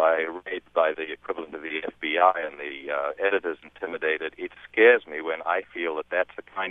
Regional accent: United States; I am American, I've been here for 40 years.

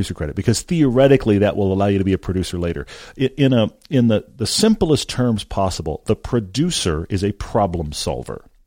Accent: Texas, United States; Now, I'm not going to answer this as a Texan

